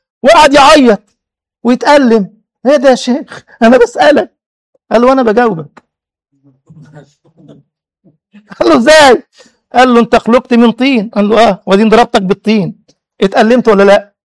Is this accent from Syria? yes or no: no; Egypt; كان عندنا في مصر واد بقى كل شويه استغل قضيه انه ملبوس من الجن